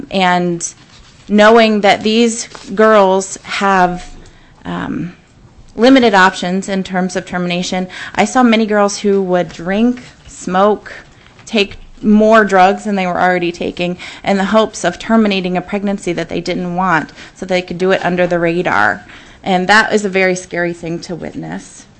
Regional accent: Juneau, Alaska, United States; I'm from Juneau.

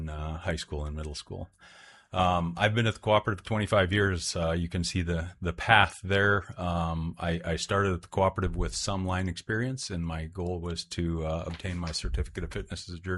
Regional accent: Dillingham, Alaska, United States; I was born and raised in Dillingham.

